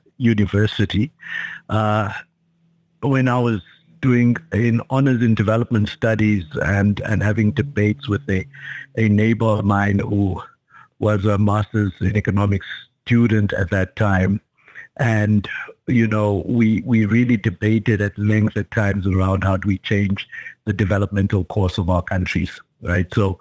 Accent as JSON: {"language": "English", "town": "Windhoek", "region": "Khomas", "country": "Namibia", "tie": "born there", "said": "I was born in Windhoek, Katatura, many moons ago, probably still at least, well, before independence, but not too long before"}